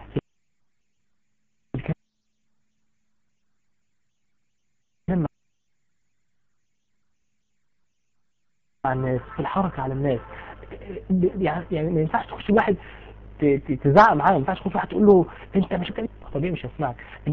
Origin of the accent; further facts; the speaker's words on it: Mansoura, Dakahlia, Egypt; انتوا عارفين في عندنا في المنصوره